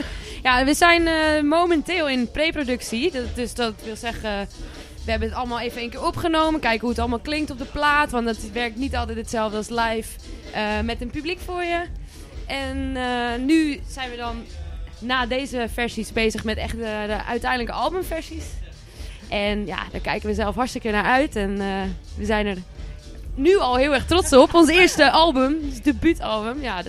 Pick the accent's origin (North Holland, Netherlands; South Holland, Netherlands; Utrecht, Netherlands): North Holland, Netherlands; Ja, wij komen uit de buurt van Schagen. Dus, nou, dat is misschien ook wel te horen.